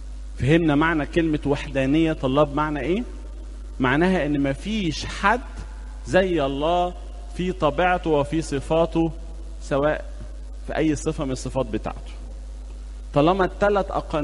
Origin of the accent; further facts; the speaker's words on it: Egypt; ولما ابتدت تطبع عندنا في مصر